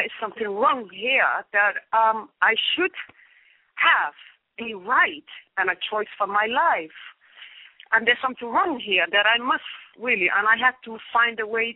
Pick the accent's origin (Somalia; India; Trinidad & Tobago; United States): Somalia; I was born and raised in Somalia, East Africa, and as a little girl.